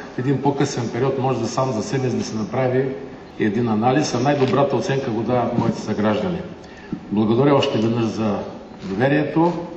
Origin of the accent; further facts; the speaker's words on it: Razgrad, Razgrad Province, Bulgaria; свързано с моя роден град, с хората, с проблемите на Разград.